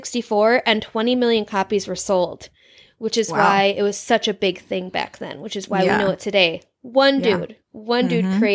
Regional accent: United States; Because I'm American. That's why I put both.

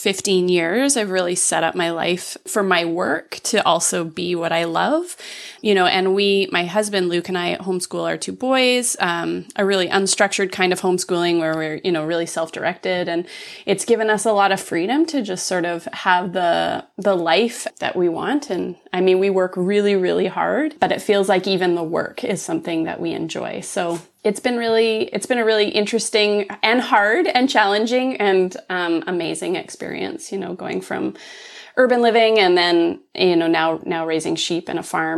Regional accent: Calgary, Alberta, Canada; also born or lived in Switzerland / Vancouver; I grew up in Calgary, which is a different town in a prairie province in Canada. And then I moved to Switzerland. That's where I learned to knit. My yarn store was in Vancouver, which is on the West Coast. And now we're in Middle Canada.

